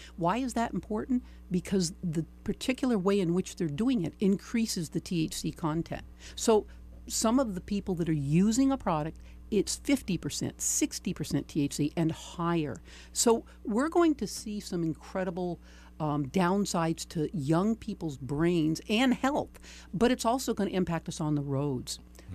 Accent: Vermont, United States; You and I grew up in Vermont.

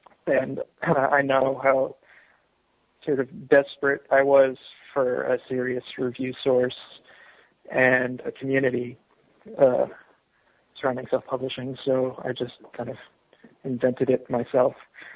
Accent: Los Angeles, California, United States; I grew up in Los Angeles.

